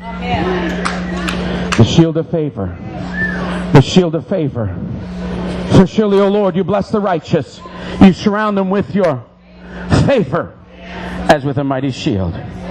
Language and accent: English; Ontario, Canada; As a First Nations, I grew up on the Tandanega Mohawk Territory